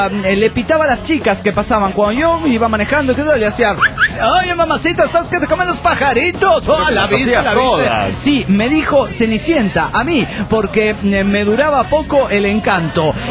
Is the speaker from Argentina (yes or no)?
yes; Bowen, Mendoza, Argentina; de Bowen, Mendoza.